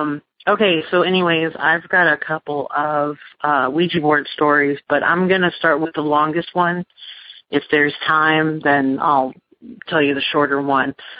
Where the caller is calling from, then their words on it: Hampton, Virginia, United States; I'm calling from Hampton, Virginia.